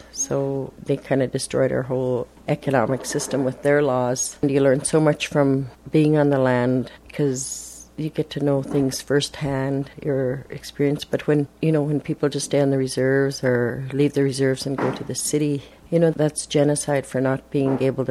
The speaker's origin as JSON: {"language": "English", "region": "British Columbia", "country": "Canada", "said": "I'm a Squamish from the Shuswap Nation, and I'm an Esquimalt band member, which is one of the 17 bands in the Shuswap Nation."}